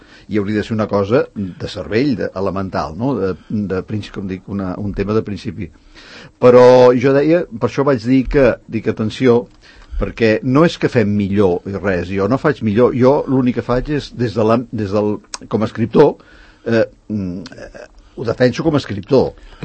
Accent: Barcelona, Catalonia, Spain; born there; jo tampoc he nascut a Sant Cugat, jo vaig néixer a Barcelona

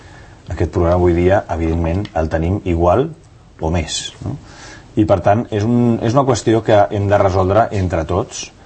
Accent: Catalonia, Spain; nosaltres com a catalans tenim una forma de ser

